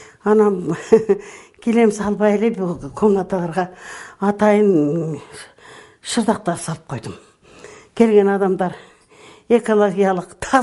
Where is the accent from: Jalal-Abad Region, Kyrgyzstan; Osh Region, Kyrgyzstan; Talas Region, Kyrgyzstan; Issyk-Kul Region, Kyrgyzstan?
Talas Region, Kyrgyzstan; also born or lived in Bishkek; Анан күйөөм ушул жака агроном болуп келип калып, анан кийин эле ушул жака туруп калдык. Мен Бишкекте болдум, өзүм Таласта чоңойгом. Өзүм чындап келгенде чаткалын эле Кызыл Токойунан болот экенбиз. Кийин атам кийин көчүп келди.